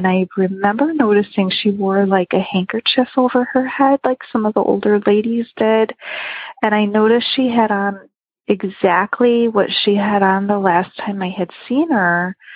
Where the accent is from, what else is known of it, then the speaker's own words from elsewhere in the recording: Chicago, Illinois, United States; when I was a young girl growing up in Chicago. So I lived in the city of Chicago